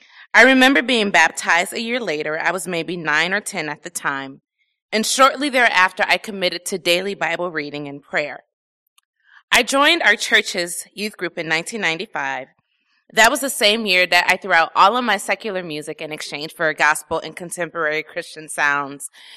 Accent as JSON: {"language": "English", "region": "Wisconsin", "country": "United States", "said": "I hate January, even though I'm from Wisconsin, and so I'm used to this, but I'm not used to this."}